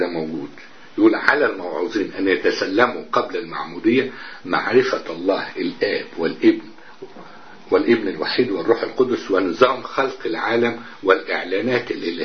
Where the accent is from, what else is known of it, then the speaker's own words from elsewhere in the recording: Egypt; now in Djerba, Tunisia; مش عشان إحنا بس مصريين وكده وعايشين في جربة